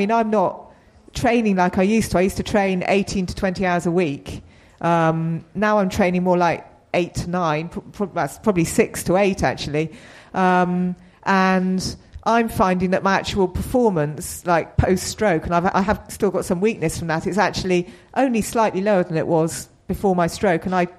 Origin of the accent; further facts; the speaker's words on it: South East England, United Kingdom; Well, I grew up in the New Forest, and I think I obviously had the luxury living in the New Forest of being able to ride on the greens, as it was then.